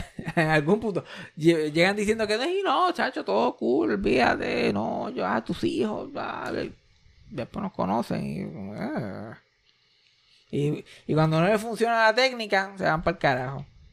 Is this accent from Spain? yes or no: no; Puerto Rico; No somos una familia puertorriqueña súper normal.